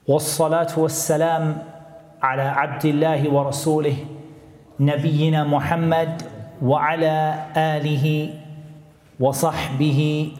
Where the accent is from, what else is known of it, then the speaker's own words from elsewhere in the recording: Newcastle, North East England, United Kingdom; I'm your brother … humble. I'm from Newcastle, which is not that far away.